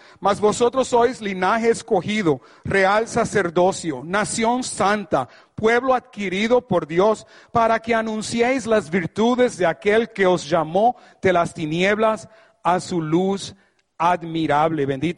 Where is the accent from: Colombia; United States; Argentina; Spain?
United States; born there; yo nací aquí en Estados Unidos, aleluya, pero por encima de ser americano o norteamericano, de padres puertorriqueños